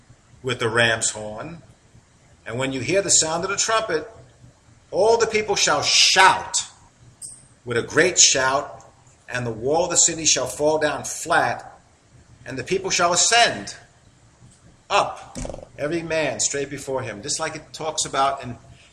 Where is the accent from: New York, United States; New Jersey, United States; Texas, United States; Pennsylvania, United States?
New York, United States; accent: New York; It's hard to say it with my New York accent.